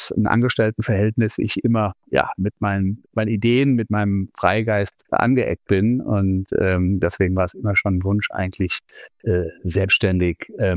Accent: Frankfurt, Hesse, Germany; ich bin 47 Jahre, komme aus Frankfurt, lebe hier mit zwei Kindern und einer Lebenspartnerin

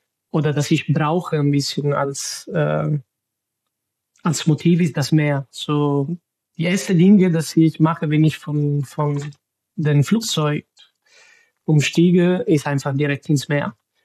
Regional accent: Palermo, Sicily, Italy; German is a second language; ich bin eigentlich doch in Palermo aufgewachsen, jetzt 14 Jahren. Und dann, ich hatte den Glück, ein bisschen in Argentinien vor ein Jahr zu studieren und zu leben.

